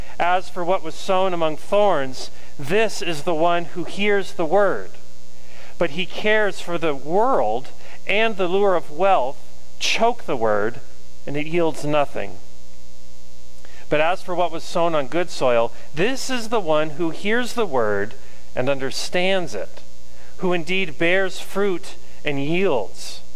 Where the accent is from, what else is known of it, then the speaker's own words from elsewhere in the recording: Sedona, Arizona, United States; Now, the thing you got to understand about agriculture in where I grew up in Sedona is that we lived near Oak Creek.